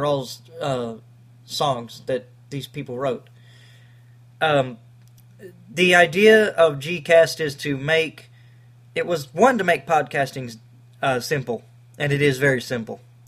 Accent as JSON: {"language": "English", "town": "Fort Worth", "region": "Texas", "country": "United States", "said": "I'm from Fort Worth, Texas"}